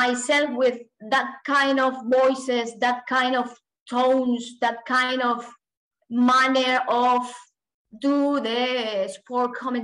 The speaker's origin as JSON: {"language": "English", "country": "Venezuela", "said": "So I don't know if my accent is neutral at all, but I think it's like no one can tell if I am from Venezuela."}